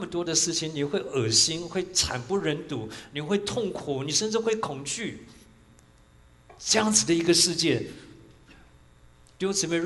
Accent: China; 你看看今天我们中国人攀比的情形多严重

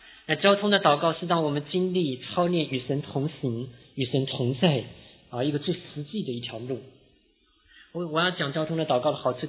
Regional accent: China; 我们中国人都是坐两桌

